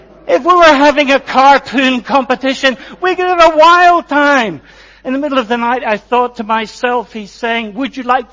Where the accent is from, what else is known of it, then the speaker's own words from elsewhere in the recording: Northern Ireland, United Kingdom; I'm an Ulsterman standing in front of you as a Protestant saying, I think he looks like Jesus.